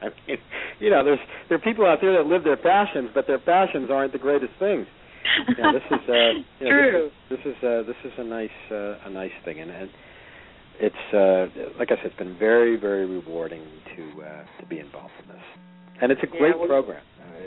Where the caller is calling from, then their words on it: Pasadena, California, United States; Well, I'm calling from Pasadena, which is north of Los Angeles, California.